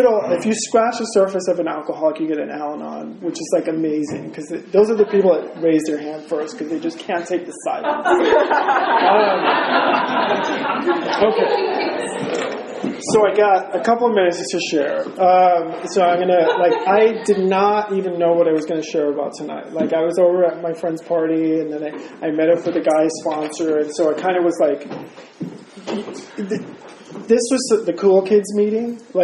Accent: Brooklyn, New York, United States; My parents live in Brooklyn. I grew up in Brooklyn, and they wouldn't send me back.

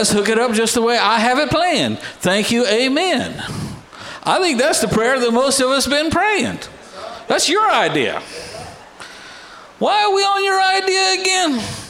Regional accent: Texas, United States; I'm from Texas, I'm going to explain how this works.

